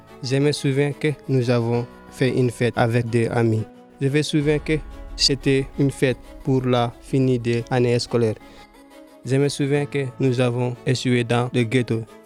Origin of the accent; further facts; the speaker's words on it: Mauritania; first language Soninke; French is a second language; Je suis mauritanien. Je parle un peu de français. Mauritanie parle langue officielle, c'est arabe. Et moi, je parle en soninké.